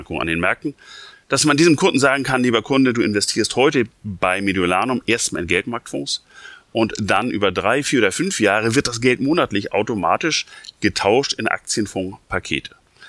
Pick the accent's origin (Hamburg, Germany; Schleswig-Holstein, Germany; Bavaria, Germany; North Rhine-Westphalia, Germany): Schleswig-Holstein, Germany; Ich komme aus Nordfriesland und da duzt man sich eigentlich quer durch die Runde.